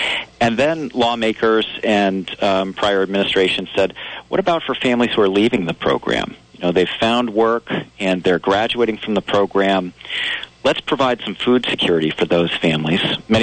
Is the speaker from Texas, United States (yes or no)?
no; Charlotte, Vermont, United States; I grew up in Charlotte, up in Chittenden County, and went to University of Vermont and then Vermont Law School.